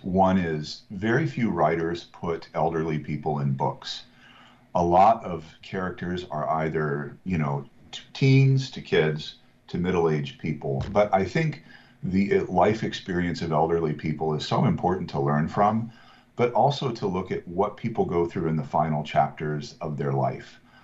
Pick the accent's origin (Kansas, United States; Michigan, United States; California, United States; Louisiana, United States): Kansas, United States; I'm from Kansas, and I currently live here again, as you mentioned.